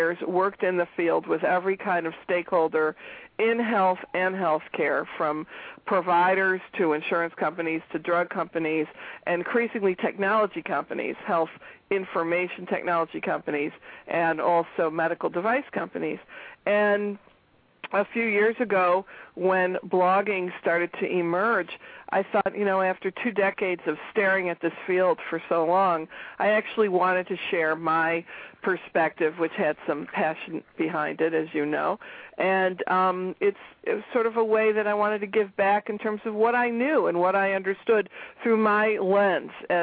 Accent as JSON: {"language": "English", "region": "Michigan", "country": "United States", "tie": "born or raised there", "said": "I grew up outside of Detroit, and you brought great PR to the Motor City"}